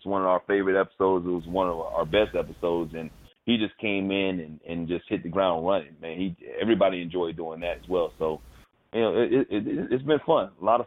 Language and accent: English; New York, United States; born there; now in Los Angeles, United States; Now, I was born in New York in the Bronx, and New York will always be home. But I never want to go back and live there after living in Los Angeles, man.